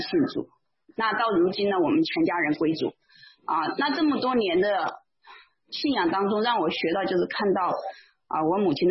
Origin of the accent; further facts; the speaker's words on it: Anhui, China; 那我是来自安徽，那我就是信仰从小都是生长在中国家庭教会里面，那我妈妈现在也是家庭教会的一个执事